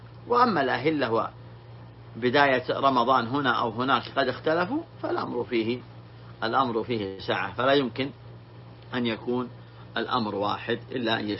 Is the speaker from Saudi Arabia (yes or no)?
yes; Saudi Arabia; نحن ولله الحمد في بلادنا المملكة العربية السعودية